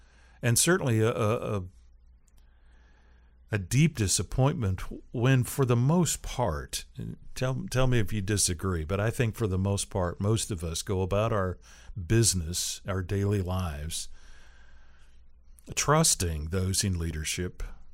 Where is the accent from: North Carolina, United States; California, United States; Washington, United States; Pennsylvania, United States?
Washington, United States; Seattle; now in Tallahassee, United States; coming from the Pacific Northwest, I grew up in Seattle in the 60s and 70s.